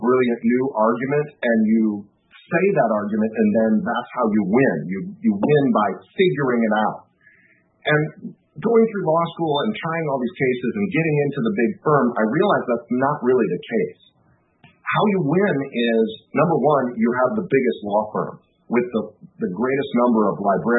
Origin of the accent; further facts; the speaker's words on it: Iowa City, Iowa, United States; we applied to graduate schools in my hometown, which is Iowa City, Iowa.